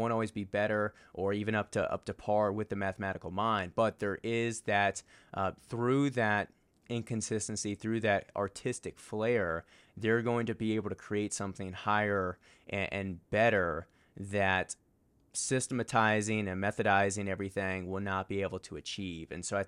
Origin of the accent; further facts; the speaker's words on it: Richmond, Virginia, United States; now in Colorado Springs, United States; So I grew up in Richmond, Virginia, lived there for 20 years before moving out this way.